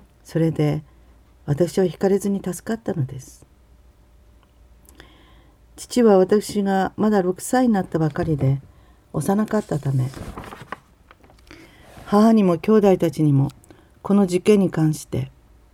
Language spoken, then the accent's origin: Japanese; Yubari, Hokkaido, Japan; 私は北海道の夕張で生まれ、小学校に入学しました。